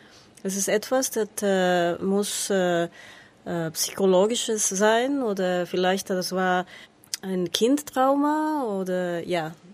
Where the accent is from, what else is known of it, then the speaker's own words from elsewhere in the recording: Quito, Pichincha, Ecuador; German is a second language; moved away as an adult; now in Germany; ich komme aus Ecuador, aus der Hauptstadt Quito. Ich bin in Deutschland seit letztes Jahr, nicht mal ein Jahr, in August letztes Jahr.